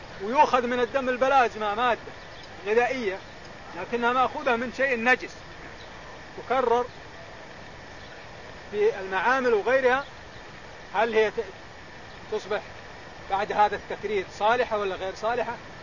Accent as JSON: {"language": "Arabic", "country": "Saudi Arabia", "said": "وعندنا في المملكة العربية السعودية موجود مجموعة منهم"}